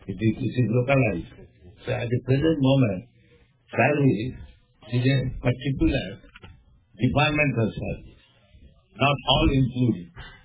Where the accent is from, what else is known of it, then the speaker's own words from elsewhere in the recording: India; Otherwise, I'm Indian, I'm poor, but why they are after me?